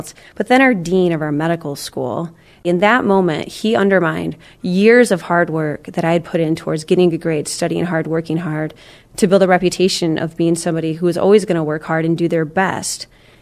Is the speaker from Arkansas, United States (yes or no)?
no; East Lansing, Michigan, United States; because I grew up just outside of East Lansing, and I wanted to stay in that community.